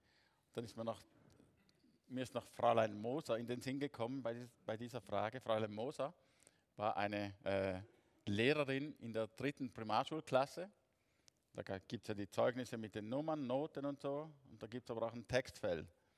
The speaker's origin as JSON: {"language": "German", "town": "Herisau", "region": "Appenzell Ausserrhoden", "country": "Switzerland", "tie": "born or raised there", "said": "1965 aufgewachsen in Herisau in einer Familie, in der schon drei Kinder vorhanden waren. Ich bin ein Nachzügler."}